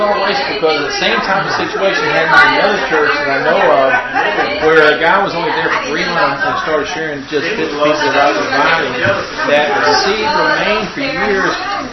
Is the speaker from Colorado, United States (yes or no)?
no; Texas, United States; also born or lived in Houston / Austin / Fort Worth; now in San Marcos, United States; Born and raised all my life in Texas, so born in Houston. Raised north of Houston, lived in Austin, Fort Worth.